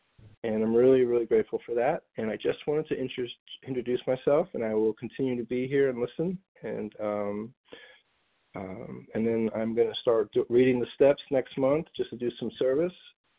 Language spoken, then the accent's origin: English; Nashville, Tennessee, United States; I'm from Nashville, Tennessee, and I've been instructed to introduce myself.